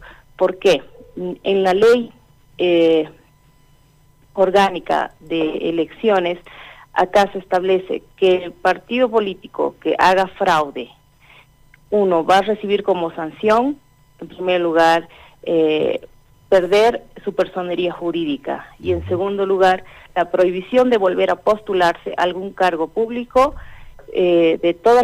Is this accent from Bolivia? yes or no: yes; Bolivia; Comentarte que la protesta acá en mi país ha sido de forma pacífica, en ningún momento ha sido armada